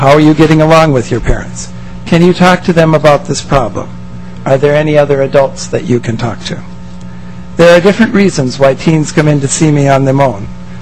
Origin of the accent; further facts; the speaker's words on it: St. Cloud, Minnesota, United States; I grew up in St. Cloud, graduated from St. John's, then the University of Minnesota, and then I did my residency at Hennepin County Medical Center.